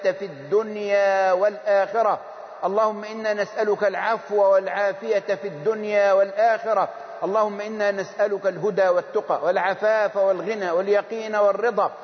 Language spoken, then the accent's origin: Arabic; Egypt; بلدنا مصر